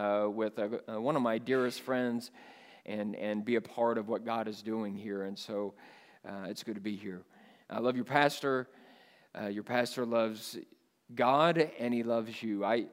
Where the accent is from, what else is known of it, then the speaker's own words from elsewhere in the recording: Kansas City, Missouri, United States; I came to Falls City as a kid. I grew up in Kansas City, Missouri. And my great-grandma lived up here.